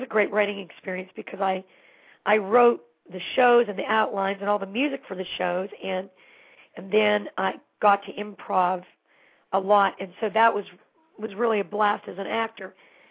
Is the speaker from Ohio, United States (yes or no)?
yes; Poland, Ohio, United States; I came from Poland, Ohio, which is by Youngstown, and always was involved in musical theater as a kid.